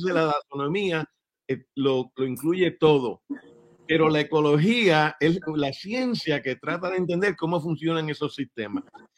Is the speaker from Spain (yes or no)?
no; Puerto Rico; yo me crié estudiando en Puerto Rico, todas las escuelas públicas, la Universidad de Puerto Rico, la maestría